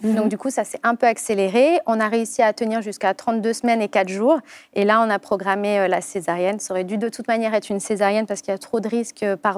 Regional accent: Cannes, Provence-Alpes-Côte d'Azur, France; monter à Paris, puisque je suis de Cannes

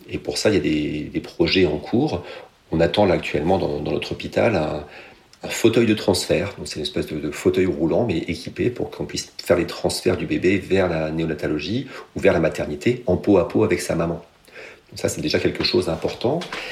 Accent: France; qui sont encore expérimentales un petit peu chez nous en France.

